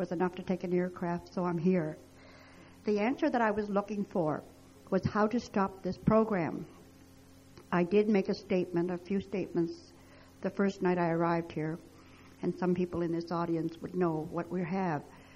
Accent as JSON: {"language": "English", "region": "New Brunswick", "country": "Canada", "said": "from Canada, New Brunswick, Canada."}